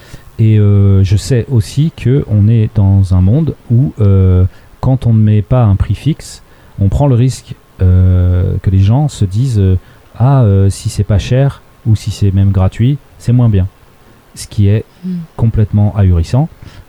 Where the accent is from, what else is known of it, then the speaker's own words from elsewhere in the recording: Chartres, Centre-Val de Loire, France; je viens de Chartres, et c'est une région où il n'y a pas forcément ce genre d'événement, ou en tout cas pas installé, c'est pas enraciné vraiment.